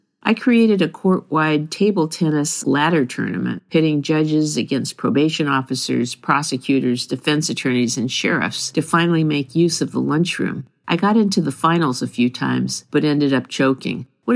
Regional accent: Los Angeles, California, United States; I grew up on the West Side, went to UCLA on the West Side, raised my family on the West Side, and still lived on the West Side.

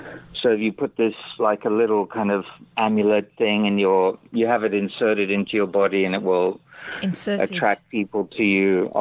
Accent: United Kingdom; also born or lived in Indonesia; No. I'm British, but I lived there for a long time. I lived there when I was in my 20s.

